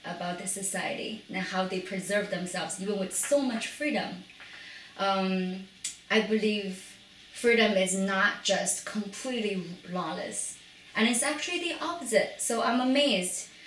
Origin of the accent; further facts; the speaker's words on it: Yantai, Shandong, China; English is a second language; now in United States; I'm originally from China. It's in the same latitude of South Carolina. It's called Yantai, Shandong Province, which actually is very close to the hometown of Confucius.